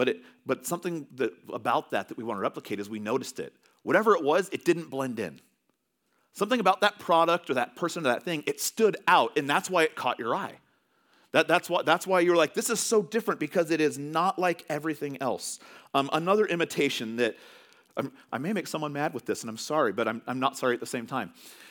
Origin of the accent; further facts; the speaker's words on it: California, United States; moved away; Now, we're from California originally, and we love In-N-Out Burger.